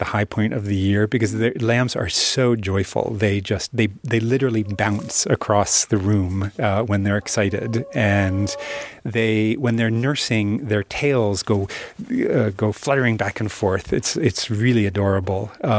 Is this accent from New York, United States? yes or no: no; Vermont, United States; I mean, I grew up in Vermont